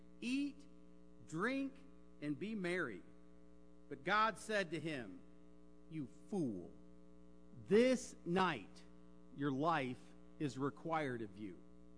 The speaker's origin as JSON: {"language": "English", "region": "Michigan", "country": "United States", "tie": "born or raised there", "said": "One of the leaders was from my home state of Michigan"}